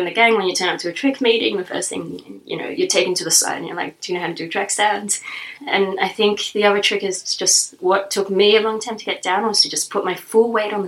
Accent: Sydney, New South Wales, Australia; moved away as an adult; now in Berlin, Germany; So I'm originally from Sydney, from Australia, but I moved to Berlin almost 6 years ago

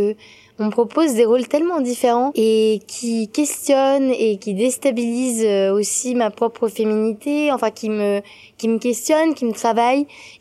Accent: Finland; first language Finnish; French is a second language; C'est ma langue, c'est ma langue maternelle, en fait. Mais vraiment, dans le sens, j'y suis profondément attachée, quoi. Ouais, mais je suis vraiment profondément bilingue.

